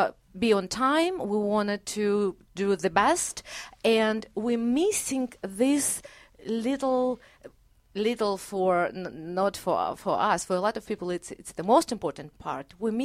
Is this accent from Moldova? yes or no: yes; Moldova; When culturally, I was different while growing up in Moldova.